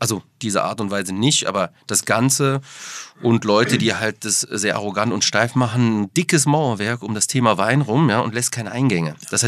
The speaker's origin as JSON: {"language": "German", "town": "Düsseldorf", "region": "North Rhine-Westphalia", "country": "Germany", "tie": "born or raised there", "said": "habe sehr lange Gastronomie gemacht in der Hometown Düsseldorf."}